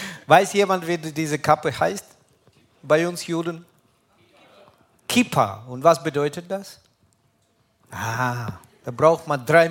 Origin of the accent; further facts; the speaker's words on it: Kyiv, Ukraine; now in Germany; Ich komme nicht aus Israel. Ich bin in der Ukraine aufgewachsen, ein Land, das heute ständig unter einem Bombardement steht. Und in der Hauptstadt Kiew bin ich aufgewachsen und geboren